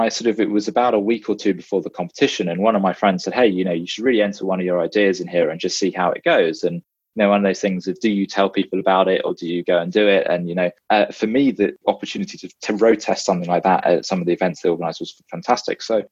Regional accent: United Kingdom; as a Brit and a kind of a domestic student

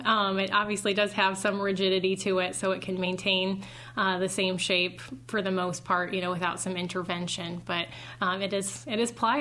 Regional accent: Storm Lake, Iowa, United States; now in Waukee, United States; Yep, I'm from Storm Lake originally, and I currently live in Waukee.

